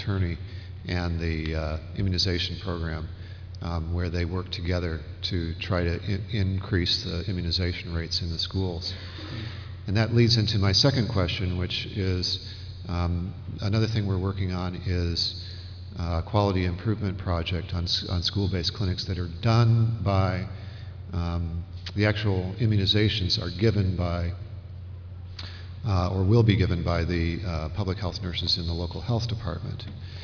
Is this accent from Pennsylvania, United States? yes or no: no; Milwaukee, Wisconsin, United States; from Milwaukee.